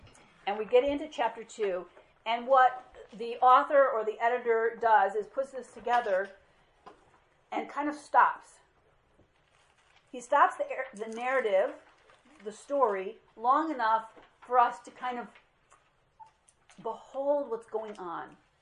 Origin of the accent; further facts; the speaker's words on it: Dalton, United States; I had three sisters, I grew up in Dalton, I went to Iliana Christian High School because there was race riots.